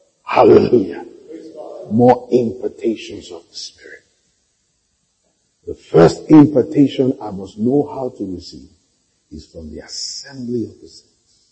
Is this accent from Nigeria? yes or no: yes; Nigeria; Now I'm talking about Nigerian, I'm a Nigerian.